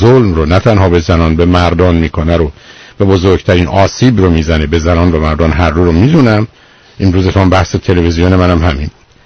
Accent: Iran; ما که ایرانی هستیم

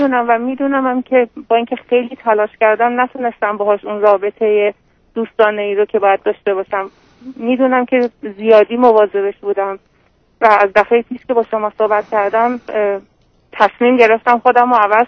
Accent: Iran; now in United States; نه از ایران اومدیم.

